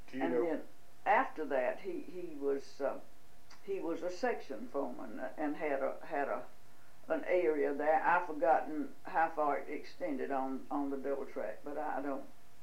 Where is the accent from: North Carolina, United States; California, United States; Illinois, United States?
North Carolina, United States; Newell; born there; and I was born in Newell, North Carolina, and that is 6 miles out of Charlotte